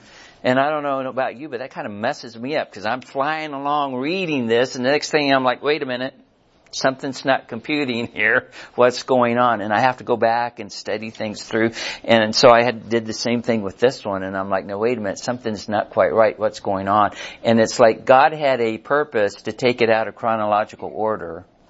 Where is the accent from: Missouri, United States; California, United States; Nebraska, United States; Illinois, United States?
Missouri, United States; and even I'm from Missouri, even though I don't live in Missouri right now, I still am one of these guys that you got to show me stuff.